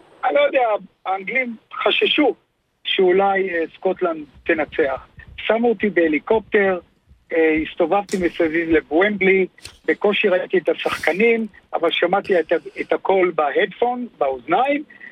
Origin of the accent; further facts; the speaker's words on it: Hungary; now in Israel; חבר'ה, אני הונגרי, ואני עזרתי גם להונגרים אתמול.